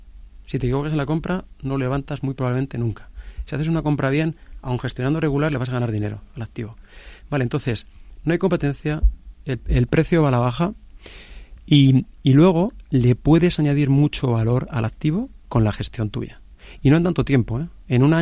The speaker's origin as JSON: {"language": "Spanish", "region": "Castilla-La Mancha", "country": "Spain", "said": "yo soy de Guadalajara, en un pueblo a las afueras de Guadalajara"}